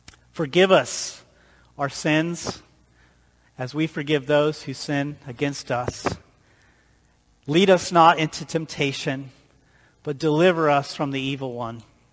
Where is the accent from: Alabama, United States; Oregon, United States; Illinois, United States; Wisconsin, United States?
Illinois, United States; I'm from Illinois, which is called the Land of Lincoln, and I love history.